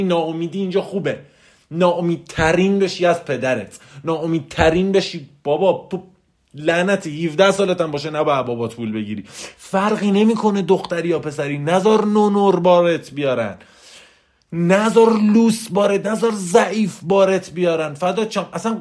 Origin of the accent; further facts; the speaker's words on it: Hamadan, Iran; born there; خدا رو شکر میکنم که در خانواده متوسط به دنیا اومدم. خدا رو شکر میکنم که در همدان به دنیا اومدم.